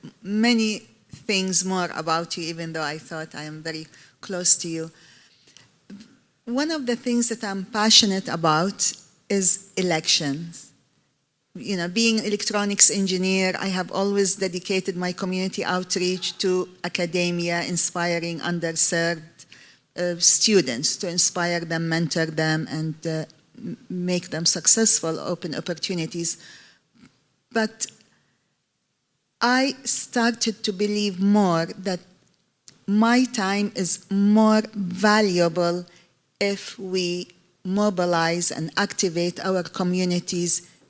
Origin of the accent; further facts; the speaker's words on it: Iraq; now in San Diego, United States; I am from Iraq, and I have tried to mobilize my community